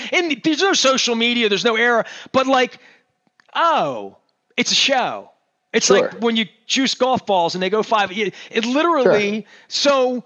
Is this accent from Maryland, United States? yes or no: yes; Dundalk, Maryland, United States; I grew up in Colgate and Dundalk. There's no doubt about it.